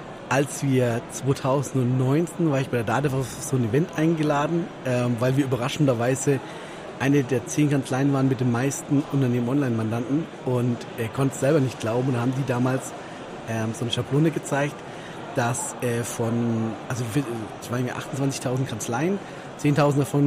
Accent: Germany; Also ich weiß auch, dass wir natürlich als Deutsche da so ein bisschen dazu neigen auch

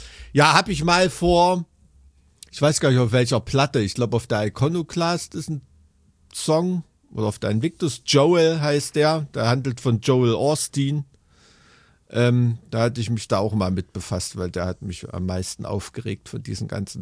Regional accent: East Germany, Germany; wo ich aufgewachsen bin, dem Neubau-Ghetto in Ostdeutschland

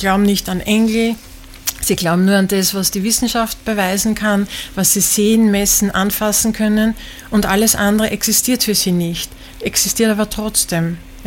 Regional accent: Austria; in meiner Kindheit gab es in Österreich nur zwei Fernsehprogramme, ORF 1 und ORF 2.

